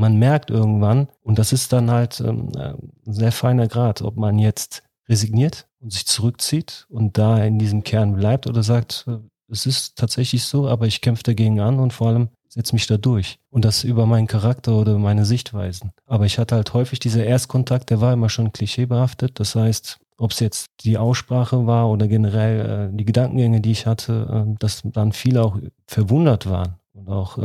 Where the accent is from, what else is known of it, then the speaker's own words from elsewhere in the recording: Auerberg, Germany; ich bin in Auerberg aufgewachsen, es war eine türkische Siedlung, also eine klassische Arbeiterfamilie, die bei damals VW Aluminium gearbeitet haben.